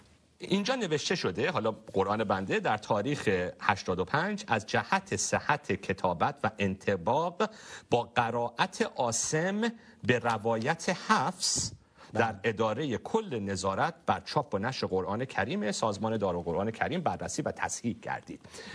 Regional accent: Iran; برای ما واقعا به عنوان بچه‌ای که من تو ایران بزرگ شدم مطرح نبود آنجا

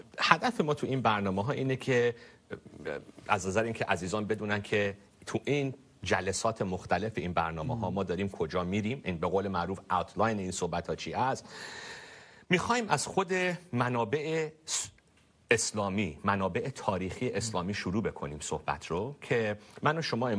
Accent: Iran; برای ما واقعا به عنوان بچه‌ای که من تو ایران بزرگ شدم مطرح نبود آنجا

